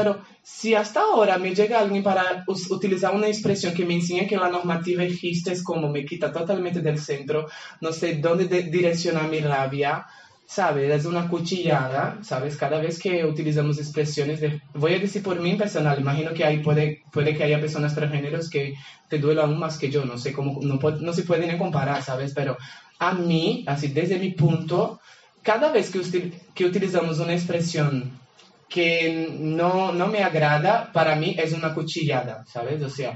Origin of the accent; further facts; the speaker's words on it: Brazil; Spanish is a second language; yo vengo de Brasil, no sé, creo que algunos no me conozcan, vengo de Brasil